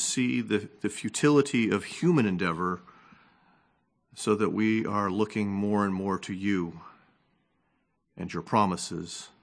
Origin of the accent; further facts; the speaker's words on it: New England, United States; born there; It's not just because I was born in New England and everyone's in my way on the road.